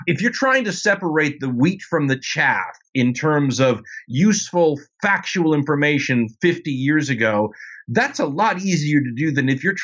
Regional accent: United States; Obviously, as an American, I'm looking at a system

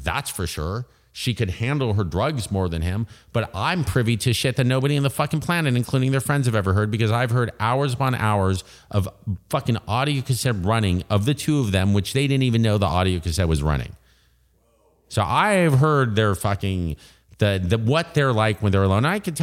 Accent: California, United States; So, I grew up on the West Side, but I'd take the number 2 bus to the Cafe de Grand in Hollywood to see shows.

